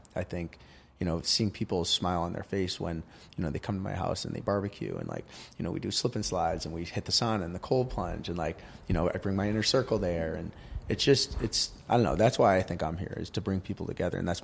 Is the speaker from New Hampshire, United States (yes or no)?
yes; New Hampshire, United States; I was really fortunate where I grew up in New Hampshire. You know, like I said, there was literally a ski lift less than half a mile from my house.